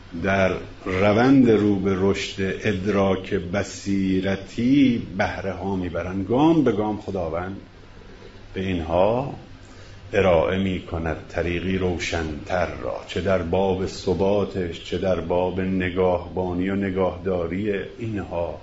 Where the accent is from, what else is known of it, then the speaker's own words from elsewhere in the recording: Isfahan, Iran; پرسید که اهل کجایی؟ گفتم که اصفهان.